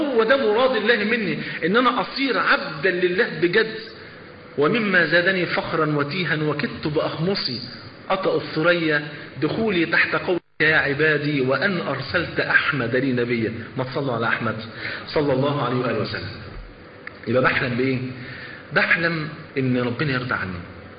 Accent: Egypt; معلش الفول عندنا في مصر فرض عين

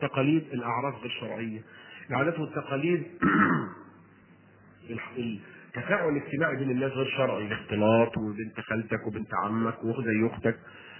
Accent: Egypt; ان احنا كلنا مصريين يحكمنا قانون مصر

